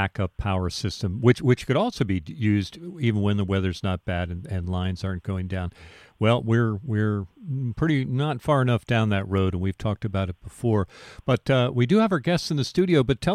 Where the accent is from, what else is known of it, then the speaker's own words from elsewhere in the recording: Philadelphia, Pennsylvania, United States; I'm from the Philadelphia area where that show originated back